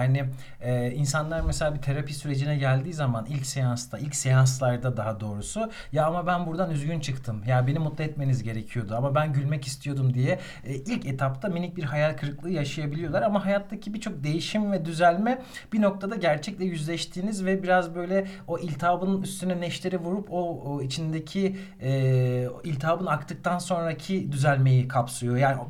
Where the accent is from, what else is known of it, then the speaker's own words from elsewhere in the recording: Ankara, Turkey; Mesela ben düşünsene Ankara'nın Bağlağı'sında, orada büyümedim ama Ankara Bağlağı'lıyım.